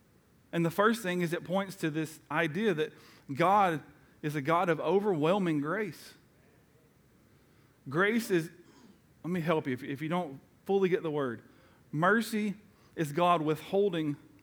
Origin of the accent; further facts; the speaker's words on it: Tennessee, United States; Even I grew up in East Tennessee, and they called it the same thing there.